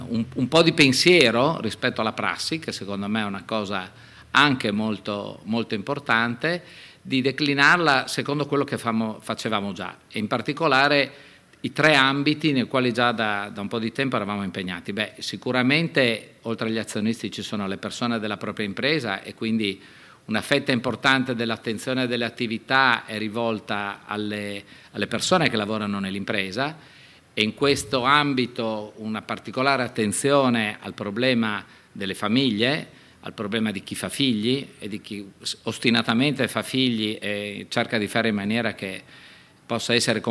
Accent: Udine, Friuli-Venezia Giulia, Italy; io sono di Udine, come si è detto prima, quindi gioco quasi in casa.

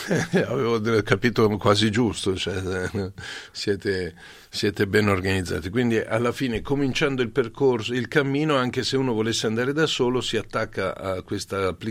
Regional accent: Milan, Lombardy, Italy; adesso io sono di Milano

